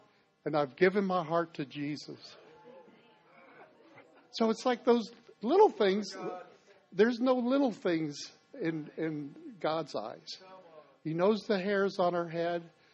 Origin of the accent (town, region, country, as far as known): Illinois, United States; also born or lived in Maine